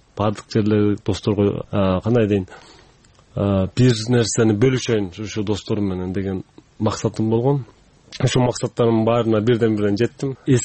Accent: Van, Turkey; now in Kyrgyzstan; Биздин айылыбыз бар Түркияда, Ван шаарында. Ошол жерде 3000 кыргыз жашайбыз.

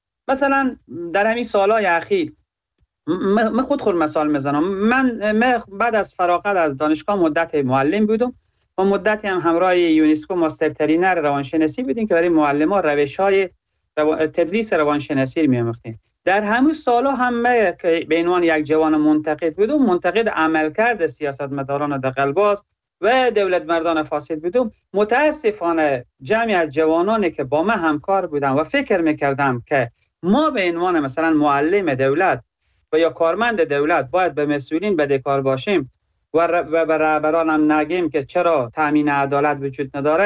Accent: Herat, Afghanistan; از زون غرب از هراتم

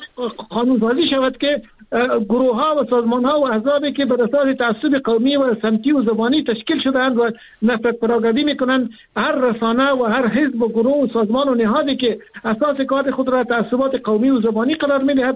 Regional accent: Afghanistan

